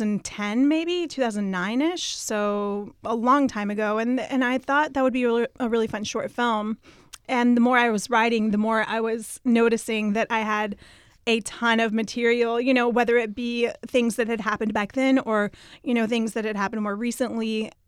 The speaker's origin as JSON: {"language": "English", "town": "Garland", "region": "Texas", "country": "United States", "tie": "born or raised there", "said": "because I grew up in Garland and it took place in Garland, we looked extensively for locations in Garland and ended up finding none, sadly."}